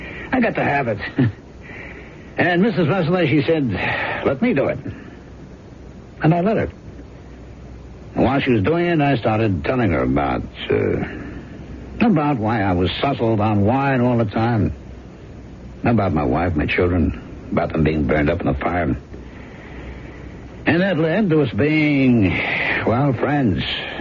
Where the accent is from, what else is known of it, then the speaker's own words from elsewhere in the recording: San Francisco, California, United States; I'm an American. Born and bred. San Francisco.